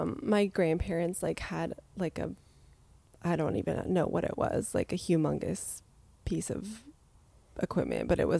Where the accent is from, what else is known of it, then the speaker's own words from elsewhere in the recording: New Mexico, United States; I grew up in New Mexico in the East Mountains, east of Albuquerque and Tijeras.